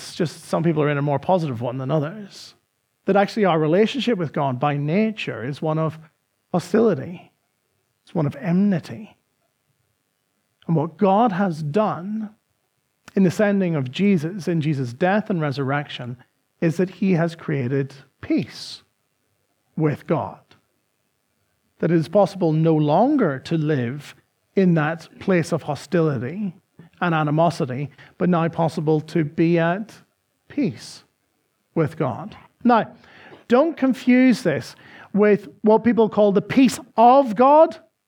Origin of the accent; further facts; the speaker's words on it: Northern Ireland, United Kingdom; as indeed where I grew up in Northern Ireland. There was communities that were hostile to one another.